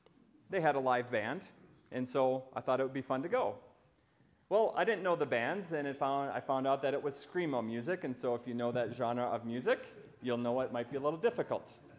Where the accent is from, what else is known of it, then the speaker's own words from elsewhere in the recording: North Dakota, United States; You see, my home state of North Dakota is facing the same difficulties that your universities are also facing.